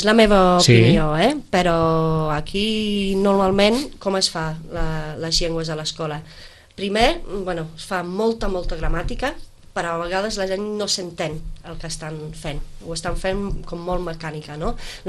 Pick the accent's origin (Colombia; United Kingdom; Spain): United Kingdom; Liverpool, North West England; Catalan is a second language; Jo sóc de Liverpool